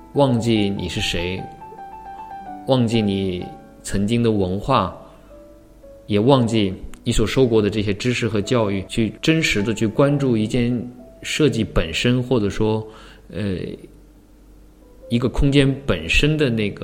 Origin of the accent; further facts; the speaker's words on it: Huangshan, Anhui, China; 回到我的家乡，黄山啊，去回到那个宏村啊、西递啊